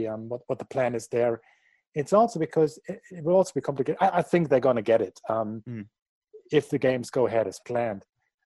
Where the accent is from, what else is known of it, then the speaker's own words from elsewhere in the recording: Dortmund, North Rhine-Westphalia, Germany; And, I'm from Dortmund.